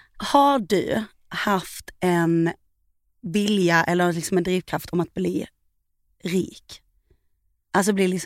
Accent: Gothenburg, Västra Götaland County, Sweden; säg inte det här till de där hemma i Göteborg

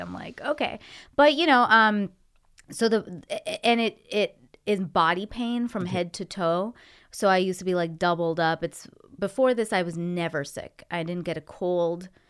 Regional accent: Ontario, Canada; so I'm from Ontario, Canada.

